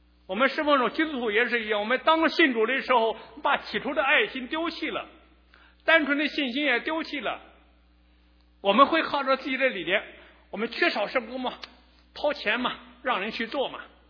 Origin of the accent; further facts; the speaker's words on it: China; 我们中国人的文化更是如此啊！我们人呢，特别是华人的这个人的三六九等啊，非常强。